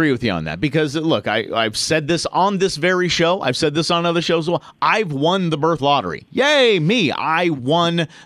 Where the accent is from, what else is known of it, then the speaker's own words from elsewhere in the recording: Long Beach, California, United States; I'm from Long Beach, California